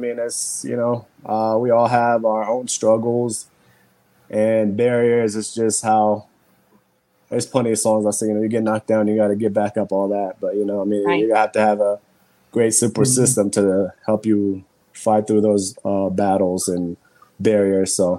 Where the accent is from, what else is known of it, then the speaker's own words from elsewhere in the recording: Columbia, Missouri, United States; also born or lived in Ethiopia; I grew up, I was originally from Ethiopia, but I grew up in Columbia, Missouri. And then I moved to Colorado for school.